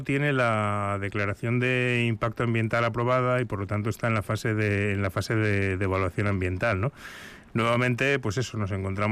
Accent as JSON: {"language": "Spanish", "region": "Basque Country", "country": "Spain", "said": "como diputados vascos que estamos en el Congreso, pues también estamos haciendo un trabajo por nuestro país"}